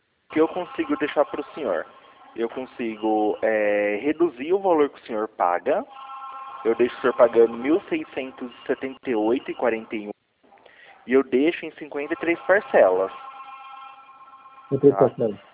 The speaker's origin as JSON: {"language": "Portuguese", "town": "Campinas", "region": "São Paulo", "country": "Brazil", "said": "Aqui de Campinas."}